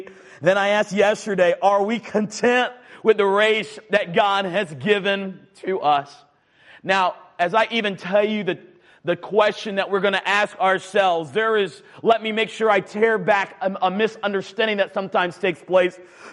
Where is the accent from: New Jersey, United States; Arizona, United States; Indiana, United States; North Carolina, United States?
North Carolina, United States; I mean, come on, I'm from North Carolina. We don't even do that in North Carolina, bro.